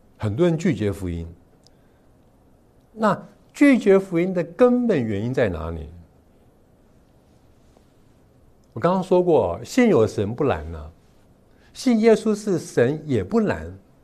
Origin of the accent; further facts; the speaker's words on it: China; moved away as an adult; now in United States; 我在中国是尖子班的，我好不容易到美国来读书，